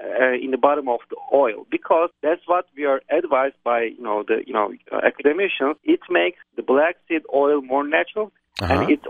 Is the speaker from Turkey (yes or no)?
yes; Turkey; accent: British; English is a second language; No, I'm Turkish, but, you know, I learned English in Turkey, and we were taught the, you know, British accent.